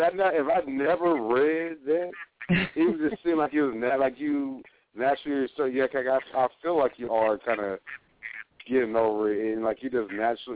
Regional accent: New Jersey, United States; now in Texas, United States; I'm from Jersey originally. You know, I might be in Texas, but I'm originally from Jersey.

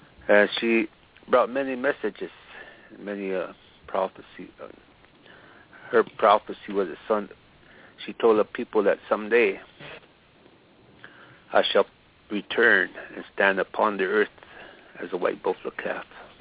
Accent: United States; first language Lakota; English is a second language; I'm a Lakota. I speak my language as a young boy. That's what my grandmother told me. And that's my first language.

